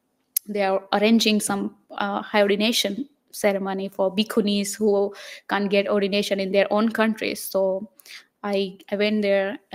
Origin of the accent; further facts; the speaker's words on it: Gujarat, India; born there; first language Gujarati; English is a second language; As I say, I born in Gujarat, so Gujarati is like my mother language. But I can speak Marathi also.